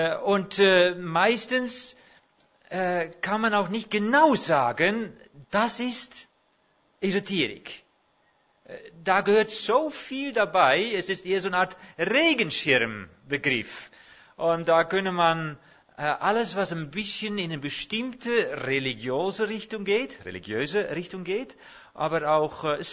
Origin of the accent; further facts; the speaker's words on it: Netherlands; German is a second language; ich bin Holländer, und die Holländer, die gehen manchmal über Grenzen